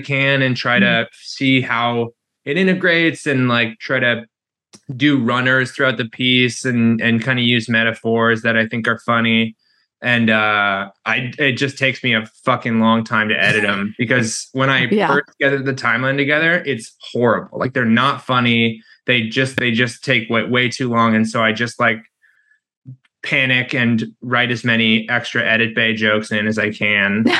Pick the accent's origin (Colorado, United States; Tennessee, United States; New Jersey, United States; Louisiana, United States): Colorado, United States; I'm from Colorado. I grew up there, and it's been dry as a fucking bone for 20 years already.